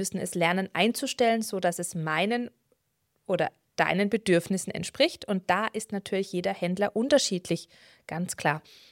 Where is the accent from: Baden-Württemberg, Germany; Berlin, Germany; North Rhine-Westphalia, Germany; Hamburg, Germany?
Baden-Württemberg, Germany; Man hört es an meinem Dialekt, ich komme aus Baden-Württemberg, ich werde und kann es auch gar nicht verstecken